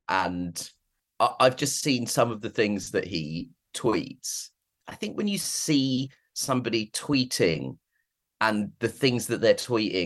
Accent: United Kingdom; born there; even though I am British and was born in Britain, I feel somewhere deep in my genes, I hear the sounds of my ancestors laughing their asses off.

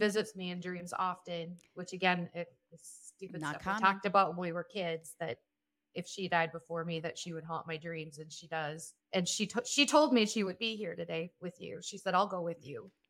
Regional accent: South Dakota, United States; I am from South Dakota.

